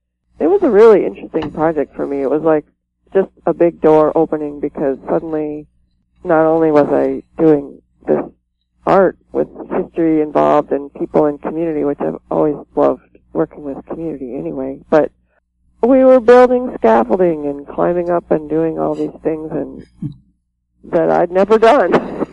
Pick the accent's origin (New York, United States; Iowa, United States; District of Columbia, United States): Iowa, United States; Ames; Yes. I grew up in Ames